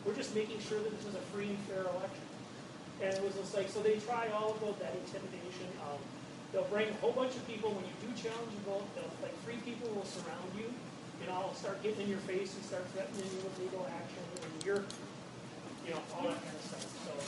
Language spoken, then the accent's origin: English; Washington, District of Columbia, United States; You know, I'm from Washington, D.C., and I looked at her and I'm like, yeah.